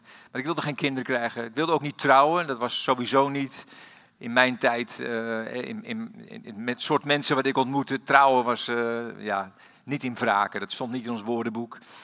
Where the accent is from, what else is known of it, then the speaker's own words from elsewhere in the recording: Amsterdam, North Holland, Netherlands; born there; Ik heb fysiotherapie gestudeerd in Amsterdam. En dat is de geboorteplaats waar ik geboren ben.